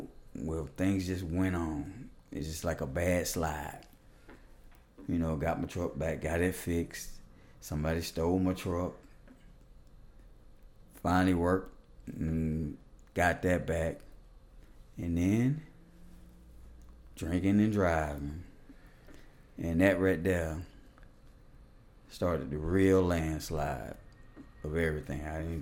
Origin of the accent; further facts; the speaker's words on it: Atlanta, Georgia, United States; born there; now in Forest Park, United States; I was born in Atlanta. I moved from the city of Atlanta to over here in Forest Park, where I worked at Fort Gillem.